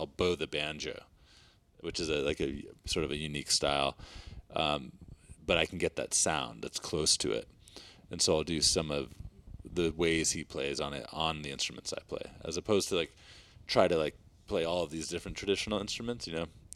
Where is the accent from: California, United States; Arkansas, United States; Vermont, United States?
Vermont, United States; was a big influence from Vermont, growing up in Vermont.